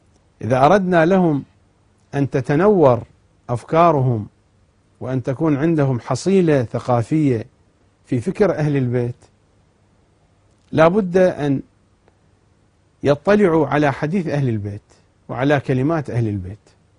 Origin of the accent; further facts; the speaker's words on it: Iraq; مثلا المنابر عندنا في العراق في تلك الفترة